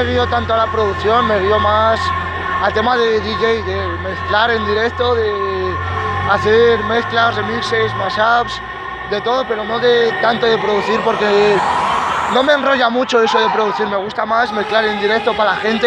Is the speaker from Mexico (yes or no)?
no; Salamanca, Castile and León, Spain; Yo soy de ahí, de Salamanca, del barrio de la Prosperidad.